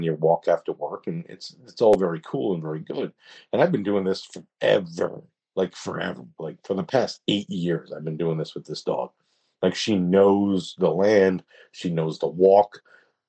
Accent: East Coast, United States; born or raised there

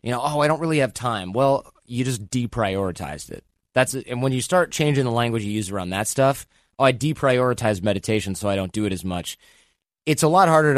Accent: Michigan, United States; It's cold. I grew up in Michigan. It's freezing.

